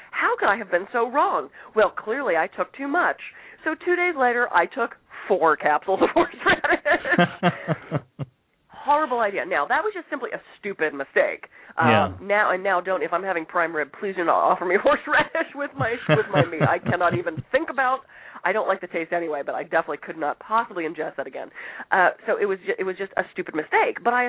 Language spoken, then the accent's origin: English; Pittsburgh, Pennsylvania, United States; now in Los Angeles, United States; I mean, I grew up in Pittsburgh where you had really clear seasons. You come to L.A., it's one big season until the earthquake comes and then we get a second season.